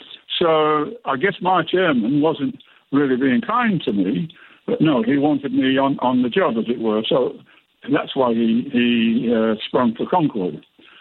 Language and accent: English; England, United Kingdom; I was born in World War II underneath fire shooting down Messerschmitts, and I made my first flight in 1953 in the Tiger Moth